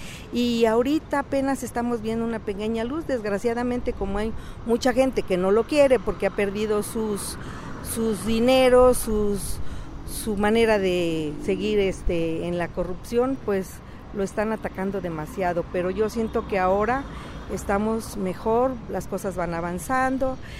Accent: Mexico City, Mexico; Somos de la Ciudad de México, vivíamos en el Estado de México y ahorita yo vengo de otro lado porque nos amenazaron.

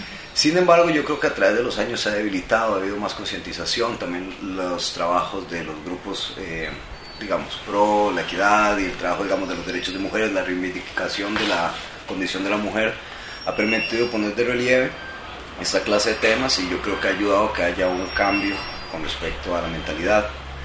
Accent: Alajuela, Costa Rica; incluso en mi ciudad natal, en Alajuela

